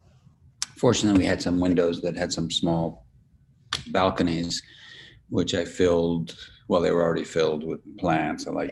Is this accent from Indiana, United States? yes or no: no; New York City, New York, United States; born there; also born or lived in Venezuela; Well, I was born in New York City, but as an infant, my dad got a job in South America. First, we went to Venezuela, spent a year there